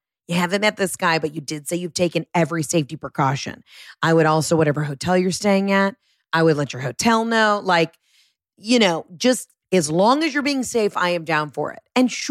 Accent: Scotland, United Kingdom; And I'm a Scottish woman. I'm a rare breed, built like a strong Highlander.

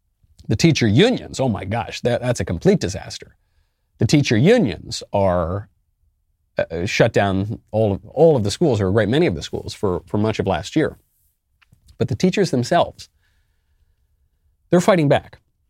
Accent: New York, United States; I can say this as a New Yorker.

